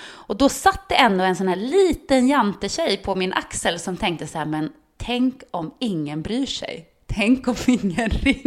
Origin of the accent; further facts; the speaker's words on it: Norrland, Sweden; Men jag vet inte om det är för att jag är från Norrland.